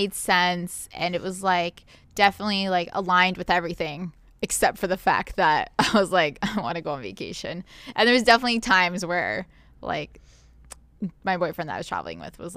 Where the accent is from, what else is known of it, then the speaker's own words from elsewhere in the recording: Canada; maybe only we know about it because we're Canadian creators